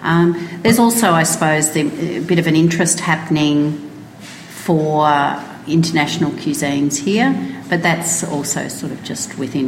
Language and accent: English; Melbourne, Victoria, Australia; And I'm from Melbourne, which is... we're known to be a little bit more conservative as well